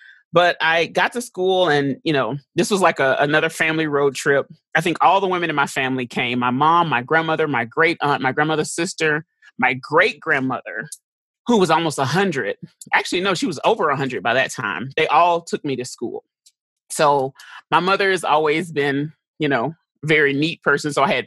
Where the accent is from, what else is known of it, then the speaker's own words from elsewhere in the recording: Texas, United States; I grew up in Texas, right? Texas has never been known for its, maybe now, Dallas.